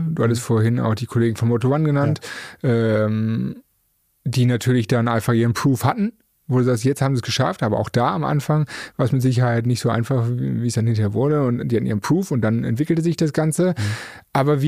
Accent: Düsseldorf, North Rhine-Westphalia, Germany; da hat man sich lange immer gesagt, wo sind das eigentlich als Düsseldorfer?

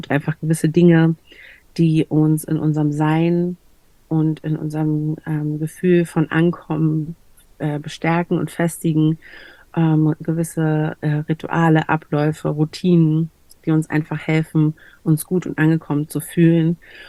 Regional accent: Berlin, Germany; ich komme aus Berlin, ich bin Deutsche

